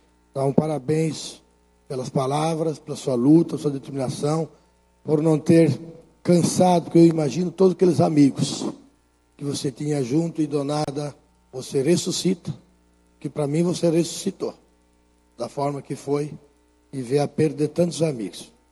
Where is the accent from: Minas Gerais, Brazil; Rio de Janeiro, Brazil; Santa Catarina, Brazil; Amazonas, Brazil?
Santa Catarina, Brazil; Concórdia; Eu sou de Concórdia, tive a oportunidade de assistir a alguns jogos.